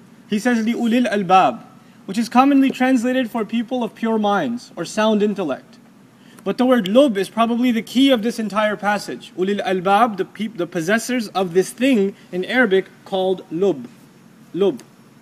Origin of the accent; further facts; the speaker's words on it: Texas, United States; I come from Texas, we don't see much of those, right?